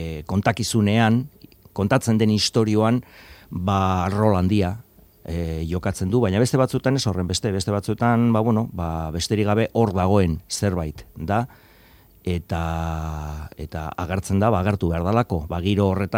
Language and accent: Basque; Barakaldo, Basque Country, Spain; Ni Barakaldokoa naiz, hori herri obrero eta orain nahiko itxura aldatuta dagoen herri batekoa